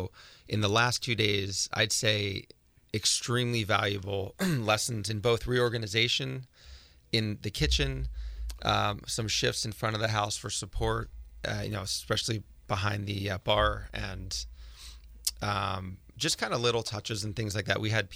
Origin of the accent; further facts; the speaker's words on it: Philadelphia, Pennsylvania, United States; And I'm from Philadelphia, and that's a long way from home.